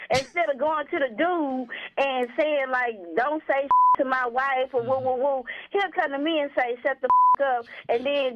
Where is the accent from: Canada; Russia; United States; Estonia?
United States; Corpus Christi, Texas; I'm from? Corpus. I'm from Corpus Christi.